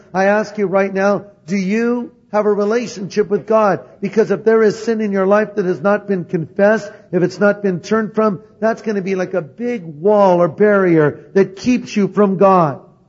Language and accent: English; California, United States; Hi, I'm from California.